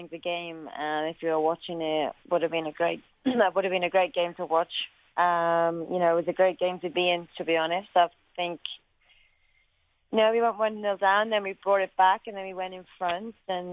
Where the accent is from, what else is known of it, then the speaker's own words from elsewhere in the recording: Wales, United Kingdom; And I think football for us as Welsh people now will be something that we can cheer for the next 10 years to 20 years, I believe.